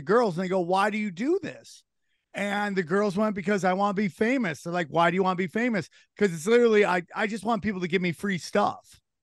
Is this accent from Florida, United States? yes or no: no; Las Vegas, Nevada, United States; because I came from Vegas. I started stand up in Vegas.